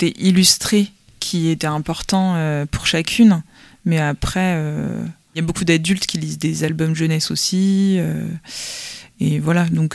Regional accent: Paimpol, Brittany, France; Donc moi, je viens de Paimpol, donc c'était vraiment le rendez-vous.

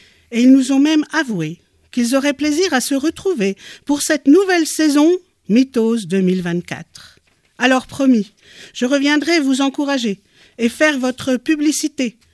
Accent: England, United Kingdom; Je viens d'Angleterre et suis danseur.

